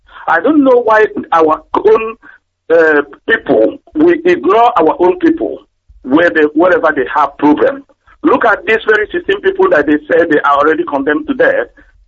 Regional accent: Amatalangu, Enugu State, Nigeria; now in Ireland; I'm calling from Republic of Ireland. I'm from Amatalangu in Enugu State.

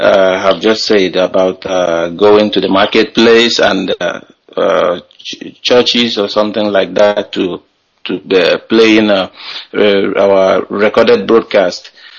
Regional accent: Anambra, Nigeria; now in Spain; I hail from Enugu in Njikọ Kalọku government area of Anambra State, and I am calling from Catalonia.

